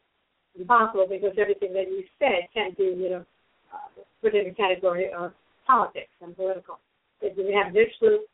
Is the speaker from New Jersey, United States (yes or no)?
yes; New Jersey, United States; growing up in New Jersey, I felt a little different.